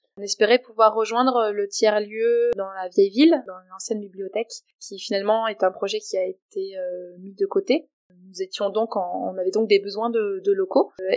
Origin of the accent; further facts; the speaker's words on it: Briançon, Provence-Alpes-Côte d'Azur, France; Et il a essaimé à Briançon, qui est ma ville natale, en 2020